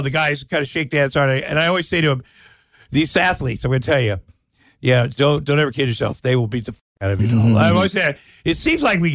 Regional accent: Iowa, United States; I grew up in Iowa.

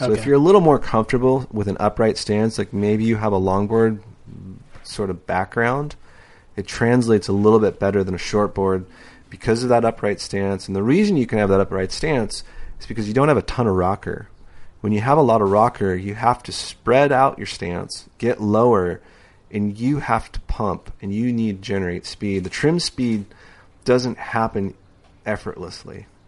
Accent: San Diego, California, United States; born or raised there

